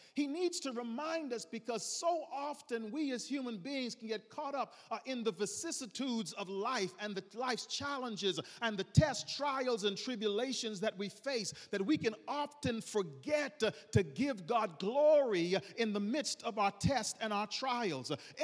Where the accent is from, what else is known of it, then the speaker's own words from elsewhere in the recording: Bahamas; I'm from the Bahamas originally, and I was there a couple of weeks ago.